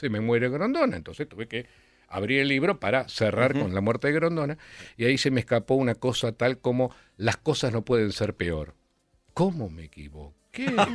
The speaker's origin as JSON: {"language": "Spanish", "country": "Argentina", "said": "así somos los argentinos pensamos así, si no sufrís como yo, no sos argentino"}